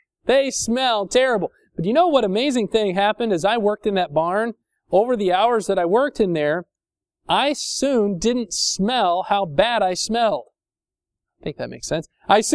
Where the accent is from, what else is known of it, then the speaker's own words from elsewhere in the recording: Indiana, United States; My parents lived in farm area where I grew up in Indiana